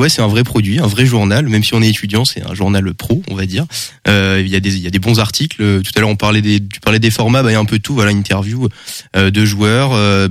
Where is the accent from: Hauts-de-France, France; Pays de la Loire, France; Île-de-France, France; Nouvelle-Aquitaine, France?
Pays de la Loire, France; Nantes; comme c'est pas très loin de Nantes, nous on est de Nantes